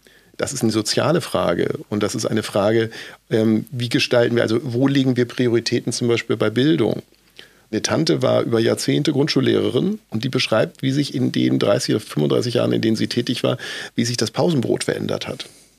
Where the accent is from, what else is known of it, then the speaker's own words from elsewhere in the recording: Hamburg, Germany; Als Hamburger